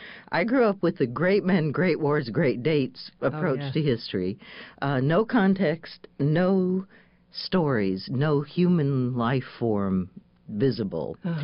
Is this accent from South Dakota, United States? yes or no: yes; Aberdeen, South Dakota, United States; She knew I grew up in Aberdeen.